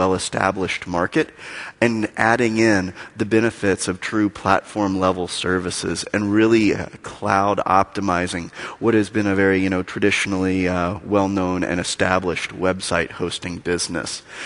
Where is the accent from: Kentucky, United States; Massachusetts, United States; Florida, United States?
Kentucky, United States; I'm from Kentucky in the United States. We make a lot of bourbon or whiskey there.